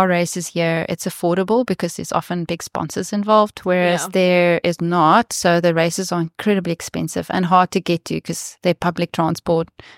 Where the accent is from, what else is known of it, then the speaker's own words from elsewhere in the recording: South Africa; I think as a South African, we always picture New Zealand being sport, like sport mania.